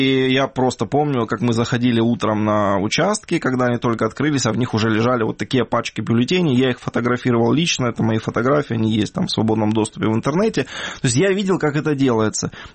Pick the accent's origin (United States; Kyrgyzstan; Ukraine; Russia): Ukraine; Donbas; я как человек из Донбасса, я лично наблюдал и неоднократно, я знаю, как делаются фальсификации